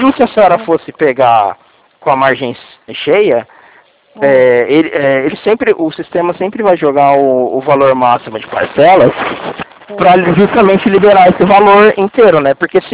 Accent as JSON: {"language": "Portuguese", "town": "Presidente Prudente", "region": "São Paulo", "country": "Brazil", "said": "eu sou de Presidente Prudente, aqui de Presidente Prudente."}